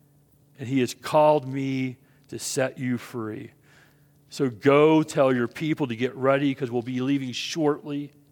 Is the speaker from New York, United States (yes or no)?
no; West Virginia, United States; One of my best buddies named Ryan, you know, and he lives out in Kansas City. We grew up together in West Virginia.